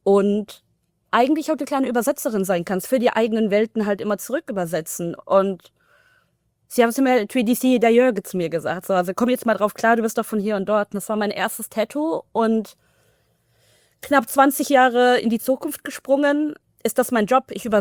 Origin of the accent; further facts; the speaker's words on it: Paderborn, North Rhine-Westphalia, Germany; weil ich komme halt, wie gesagt, aus dem Vorort sogar von Paderborn. Es war sehr, sehr weiß gelesen. Ich war die einzige POC halt dort